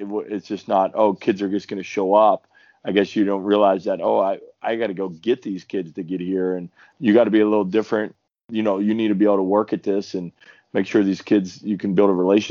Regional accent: Pittsburgh, Pennsylvania, United States; I grew up outside the Pittsburgh area, and so I went to parochial school

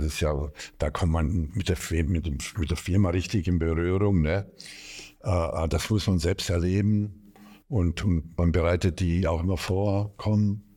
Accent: Herten, North Rhine-Westphalia, Germany; bin 67 Jahre alt und aus Herten. Das ist in NRW.

